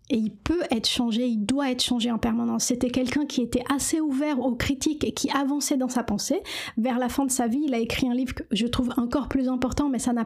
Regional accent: Brazil; now in France; parce que je suis brésilienne et que la musique c'est très important

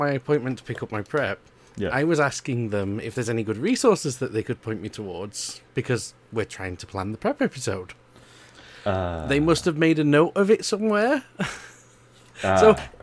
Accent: United Kingdom; Anyway, we're being too British about this.

